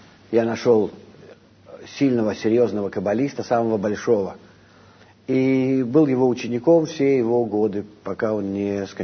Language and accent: Russian; Vitebsk, Vitebsk Region, Belarus; Нет, я вообще из Витебска.